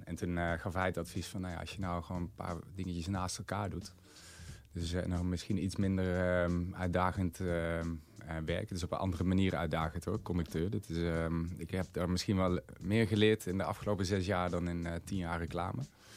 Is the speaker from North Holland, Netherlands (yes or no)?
no; Deurne, North Brabant, Netherlands; Nee, ik kom oorspronkelijk uit Deurne. Ja, bij Eindhoven in de buurt.